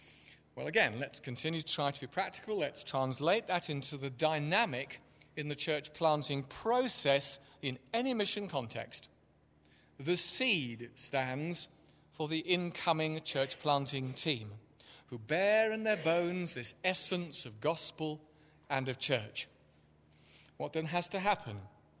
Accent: England, United Kingdom; because I'm English and you expect me to go "ah, but" at some point

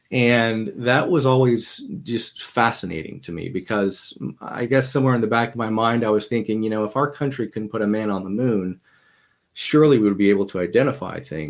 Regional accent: Arkansas, United States; So I grew up in the Deep South. I grew up in the Delta region of Arkansas, and I entered the Air Force right out of high school.

